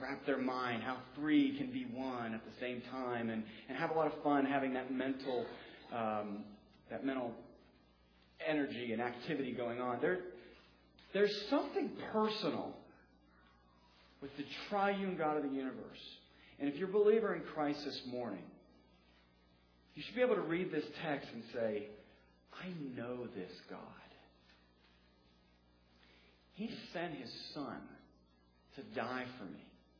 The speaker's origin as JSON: {"language": "English", "town": "Youngstown", "region": "Ohio", "country": "United States", "said": "And the reason for that is because I'm from Youngstown."}